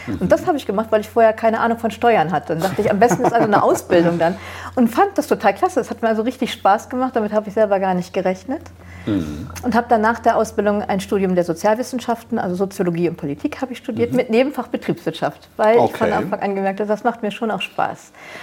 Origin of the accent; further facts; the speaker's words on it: Nordhorn, Lower Saxony, Germany; Ich bin in Nordhorn geboren und aufgewachsen und ein typisches Arbeiterkind.